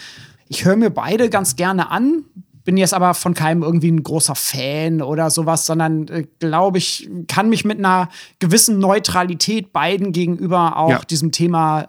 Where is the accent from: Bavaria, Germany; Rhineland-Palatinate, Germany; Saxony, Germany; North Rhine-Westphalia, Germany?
North Rhine-Westphalia, Germany; born there; Ich bin ja am Niederrhein geboren, deswegen